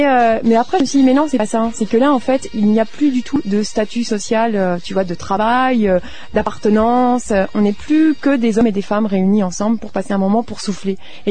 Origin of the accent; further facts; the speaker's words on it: France; now in Lausanne, Switzerland; À de France, mais je fais qu'à la Lausanne depuis un an.